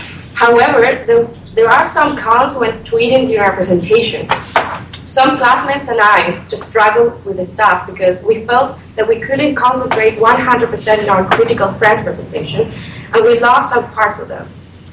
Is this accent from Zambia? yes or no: no; Chile; I'm from Chile.